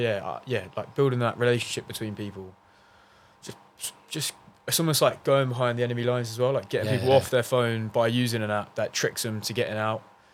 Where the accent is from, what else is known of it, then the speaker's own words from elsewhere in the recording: East of England, United Kingdom; Essex originally.